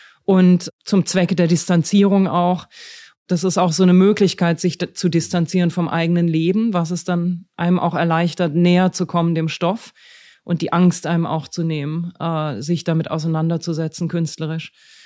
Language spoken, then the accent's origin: German; Germany; Also für mich als Deutsche war das einfach ein sehr intensives Erlebnis